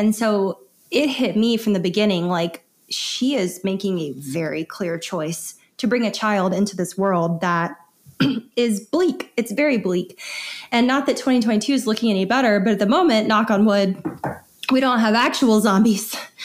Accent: Alabama, United States; my home state's Alabama.

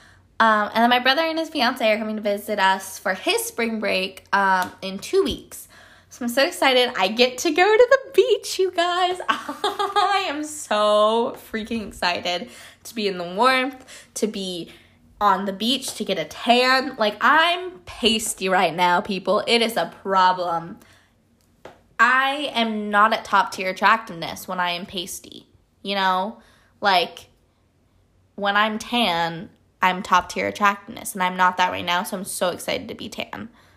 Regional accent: Colorado, United States; now in Georgia, United States; because I'm from Colorado and I live in Georgia now.

